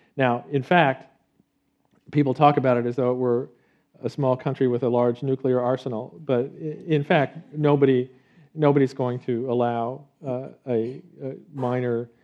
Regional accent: Connecticut, United States; I mean, I come from Connecticut, which is a crummy wine state, so I know what it is to make.

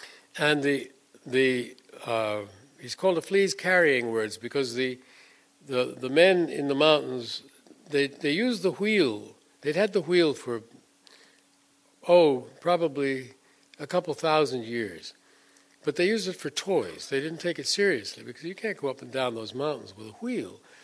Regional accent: New York, United States; born there; also born or lived in Europe; But I was born in New York and lived a good part of my earlier life in Europe.

